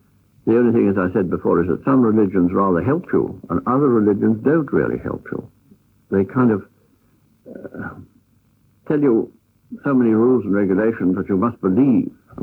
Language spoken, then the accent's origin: English; Scotland, United Kingdom; I was brought up in Scotland amongst Presbyterians